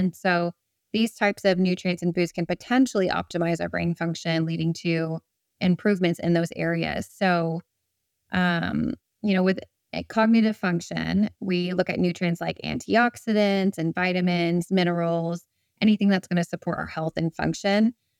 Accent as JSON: {"language": "English", "region": "Alaska", "country": "United States", "tie": "born or raised there", "said": "So I grew up in Alaska, so lots of mountains, hiking, snowboarding, ice skating"}